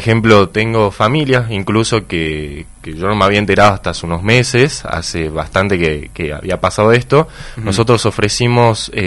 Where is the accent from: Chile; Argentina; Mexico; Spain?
Argentina; Salta; also born or lived in Tartagal; Somos los dos salteños